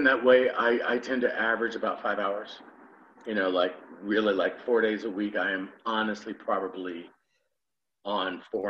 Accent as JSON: {"language": "English", "town": "Chicago", "region": "Illinois", "country": "United States", "tie": "born or raised there", "moved": "as an adult", "lives_now": "Los Angeles, United States", "said": "I'm from Chicago."}